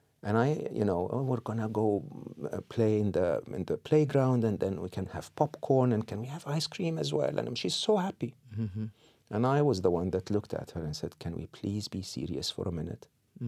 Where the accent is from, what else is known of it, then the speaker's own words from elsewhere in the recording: Egypt; I'm born and raised in Egypt, public school, public university in Egypt.